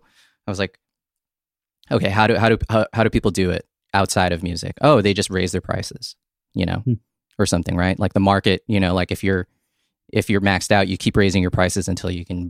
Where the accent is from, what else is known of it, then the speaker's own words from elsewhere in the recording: San Diego, California, United States; I grew up in San Diego. So San Diego, you know, like the area where I'm from is like where … is from, sure.